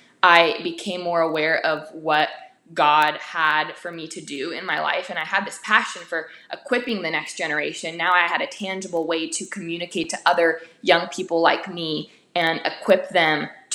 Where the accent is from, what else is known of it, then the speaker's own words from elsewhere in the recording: United States; My parents came to America from communist Romania, so I grew up with a very acute understanding and awareness of American exceptionalism, that I was blessed to be an American